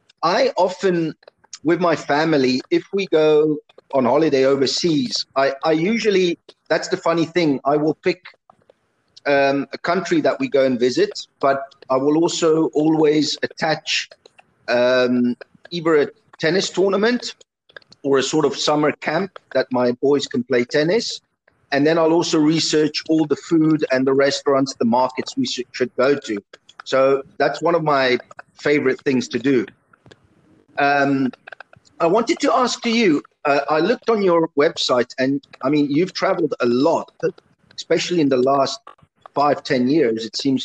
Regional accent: Modena, Emilia-Romagna, Italy; English is a second language; now in South Africa; I'm Italian. I live in South Africa, but I grew up in Italy. I actually grew up in Modena, which is considered the stomach of Italy, where all the best food comes from.

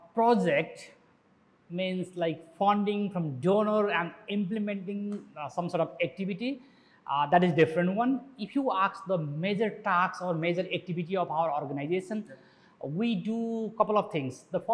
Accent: Nepal; from Nepal, and I represent Digital Rights Nepal, one of the not-for-profit organizations.

